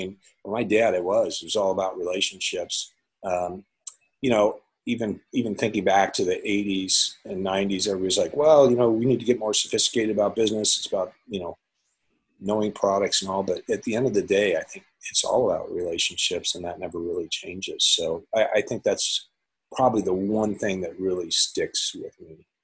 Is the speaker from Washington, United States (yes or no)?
no; Wheaton, Illinois, United States; There were these brownies that were made in my hometown of Wheaton, and they were amazing brownies.